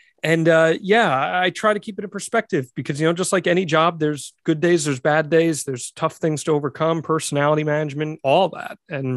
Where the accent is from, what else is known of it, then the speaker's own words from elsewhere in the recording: New Jersey, United States; born there; Bergen County. I was born in Bergen County.